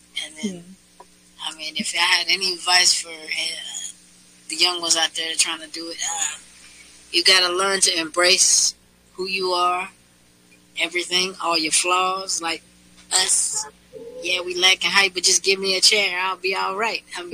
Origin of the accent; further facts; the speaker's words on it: Oklahoma City, Oklahoma, United States; accent: urban; So we grew up in Oklahoma City. The city is our res, hence the urban accent.